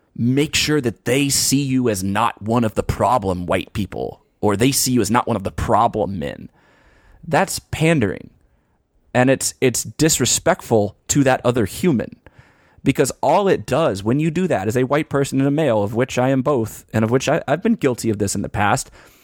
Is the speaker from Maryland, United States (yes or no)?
no; Louisiana, United States; You know, I come from Louisiana, they come from New York or from different parts of North Carolina.